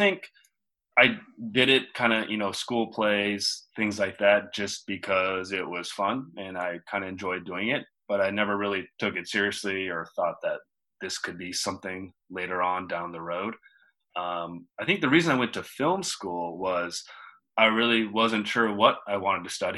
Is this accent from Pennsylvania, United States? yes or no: no; Seattle, Washington, United States; now in Los Angeles, United States; I'm originally from Seattle, born and raised. I now live in Los Angeles, currently actor, model.